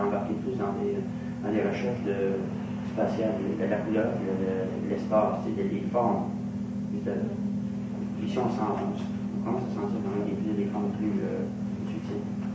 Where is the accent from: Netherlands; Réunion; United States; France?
United States; que je m'exprime plus comme un Américain, que je suis. Finalement, je suis un Américain.